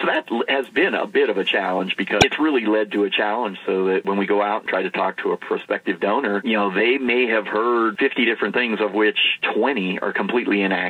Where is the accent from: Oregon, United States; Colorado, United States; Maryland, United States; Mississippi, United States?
Colorado, United States; Fort Collins; now in Denver, United States; As you said, I grew up and born and raised in Fort Collins, went to CSU.